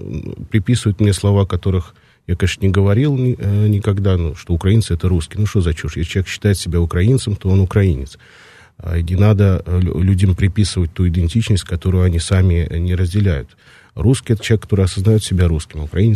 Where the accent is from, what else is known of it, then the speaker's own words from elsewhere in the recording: Siberia, Russia; я русский, я сибиряк, потому что я из Сибири.